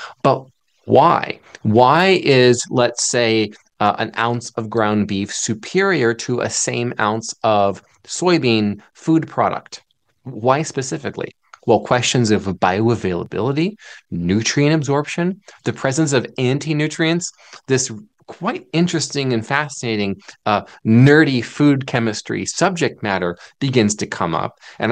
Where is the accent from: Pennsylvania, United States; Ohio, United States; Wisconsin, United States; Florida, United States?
Ohio, United States; And I'm from Ohio, and we have so many lost and forgotten little markers